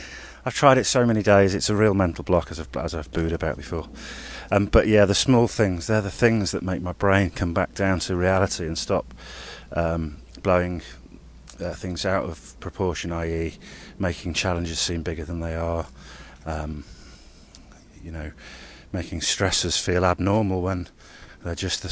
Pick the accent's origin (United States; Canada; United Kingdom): United Kingdom; Formby, North West England; I grew up on in Formby by a red squirrel reserve. Spent a lot of time there in my youth